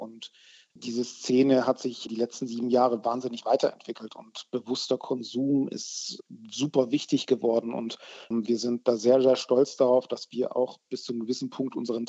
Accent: South Germany, Germany; wir kommen beide aus Süddeutschland, Christoph und ich

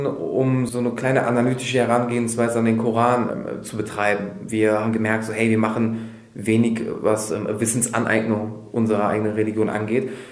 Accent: Turkey; Ich als Türke und dann der tunesische Kumpel.

